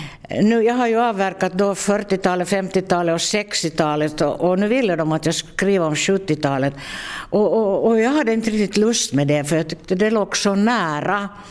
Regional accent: Hindersby, Uusimaa, Finland; also born or lived in Sweden; Jo, jag är född i Hindersby och jag har vuxit upp här och gått i skola här och mina föräldrar är från Hindersby. Så jag är nog genuin Hindersbybo.

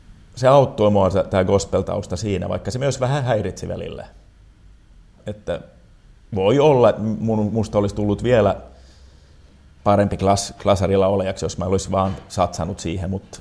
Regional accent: Pietarsaari, Ostrobothnia, Finland; first language Swedish; Finnish is a second language; On joo, ja tästä Pietarsaaressa mä en puhunut suomea ollenkaan.

